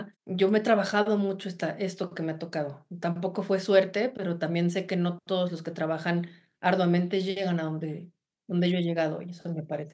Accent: Puebla, Mexico; born there; yo nací en Puebla, en Mayorazgo, güey, así en un barrio de periferia del sur.

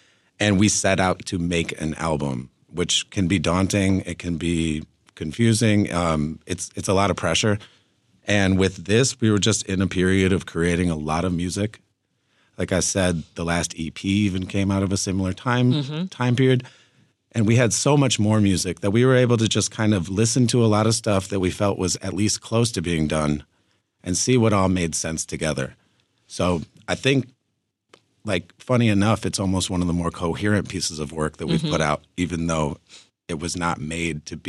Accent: Chicago, Illinois, United States; I grew up in Wicker Park, so we'd bike down to the North Avenue ladders by the chess players

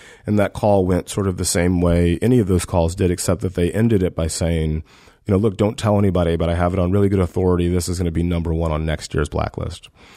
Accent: Deep South, United States; You know, growing up in the Deep South, I remember being in English class

